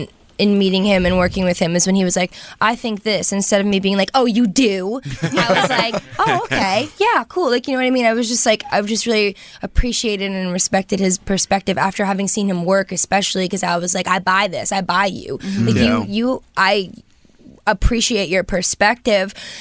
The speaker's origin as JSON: {"language": "English", "region": "New Jersey", "country": "United States", "tie": "born or raised there", "said": "It's like, I'm growing up in Jersey"}